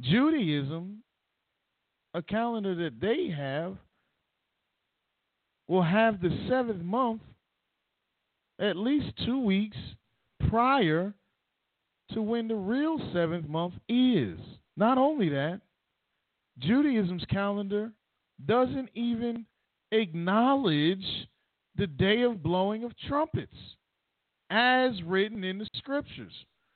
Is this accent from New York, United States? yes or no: yes; New York, United States; Growing up in New York, we used to get off school on Rosh Hashanah and Yom Kippur.